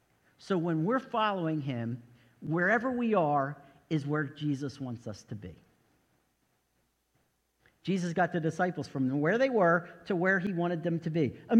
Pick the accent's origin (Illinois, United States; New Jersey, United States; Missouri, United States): New Jersey, United States; New Jersey at a church I had known about that my sister and brother-in-law helped plant that's in my hometown